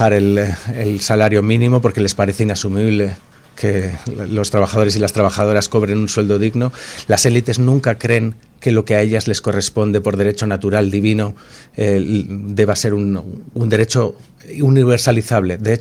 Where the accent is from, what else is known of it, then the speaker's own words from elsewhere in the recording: Basque Country, Spain; era parte en Euskadi, de donde vengo yo, que el hermano progenitor heredase el baserri, el segundo fuera el cura que va al seminario y el tercero fuera América.